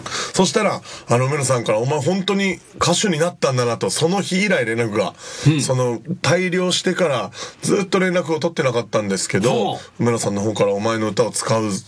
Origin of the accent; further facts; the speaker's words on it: Miyazaki, Japan; moved away as an adult; まあ、地元宮崎から福岡に、うん、 18歳で出て